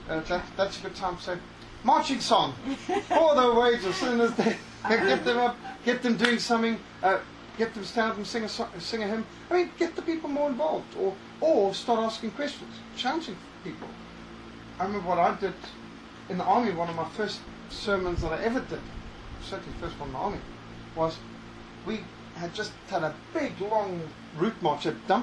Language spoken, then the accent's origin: English; Zimbabwe; Well, I grew up in Rhodesia.